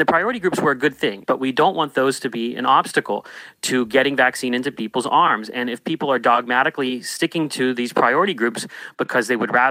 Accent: Pennsylvania, United States; one hospital in my hometown outside of Pittsburgh

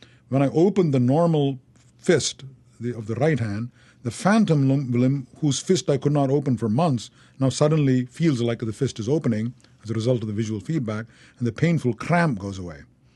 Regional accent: India; also born or lived in Thailand; I was raised in India and I was raised in Thailand

